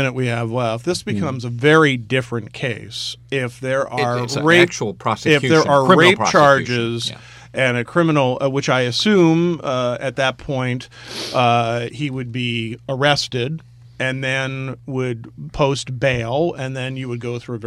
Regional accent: Norristown, Pennsylvania, United States; This is out of Norristown, Pennsylvania, my hometown

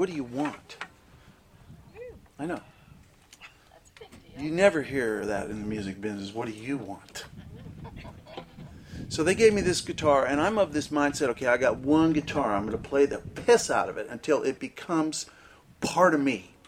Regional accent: California, United States; Because I grew up in California listening to … listening

